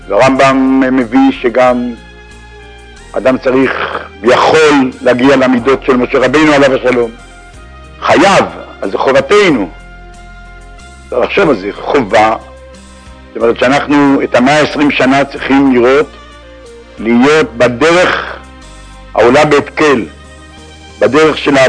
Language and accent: Hebrew; Tel Aviv, Tel Aviv District, Israel; born there; also born or lived in Safed; אני עצמי יליד תל אביב, אז בצפון הייתי גר בצפת.